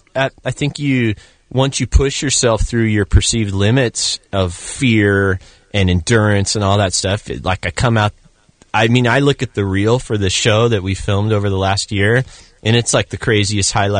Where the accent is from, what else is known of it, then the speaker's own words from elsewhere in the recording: Long Beach, California, United States; I'm from Long Beach. Like, it's cold if I have to wear long pants